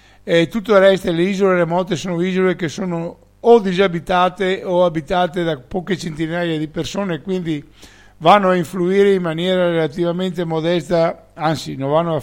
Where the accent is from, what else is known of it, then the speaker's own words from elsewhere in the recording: Veneto, Italy; noi dobbiamo partire chiaramente come Veneto Serenissimo Governo, come patrioti veneti, come esponenti di un popolo che vuole rifare la propria Repubblica